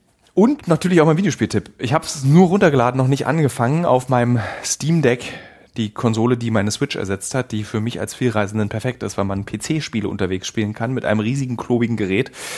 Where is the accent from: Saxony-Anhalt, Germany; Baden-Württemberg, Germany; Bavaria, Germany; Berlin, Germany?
Berlin, Germany; in Berlin-Marzahn, einem Stadtbezirk meiner Heimatstadt